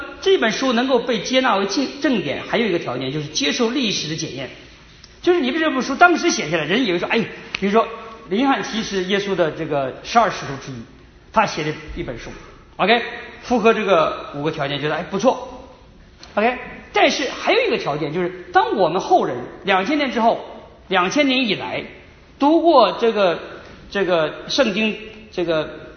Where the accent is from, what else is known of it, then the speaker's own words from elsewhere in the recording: China; 我小时候在国内，从国内来都知道